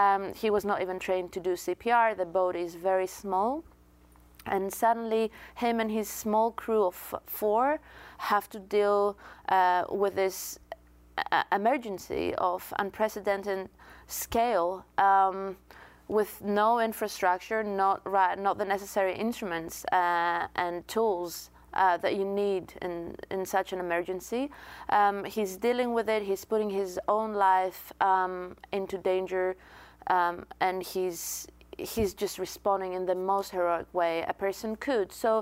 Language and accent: English; Greece; my home country, Greece, was in the epicenter of it all